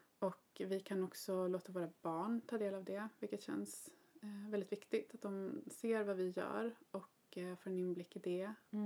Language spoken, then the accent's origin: Swedish; Kronoberg County, Sweden; also born or lived in Stockholm; jag är född och uppvuxen i Småland, i Kronobergs län. Och bodde här tills jag var 19, då jag flyttade till Stockholm.